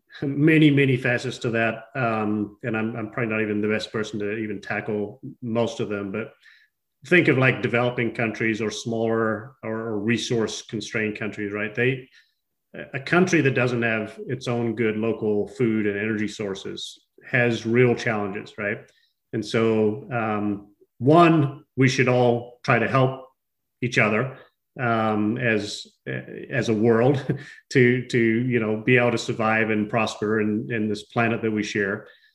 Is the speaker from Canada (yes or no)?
no; New Zealand; I'm from New Zealand.